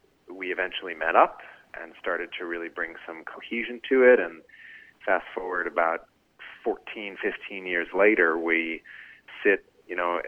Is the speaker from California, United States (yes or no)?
no; York, Pennsylvania, United States; the thing that defined my childhood growing up there was the pogo stick that I received around 1999 as a Christmas toy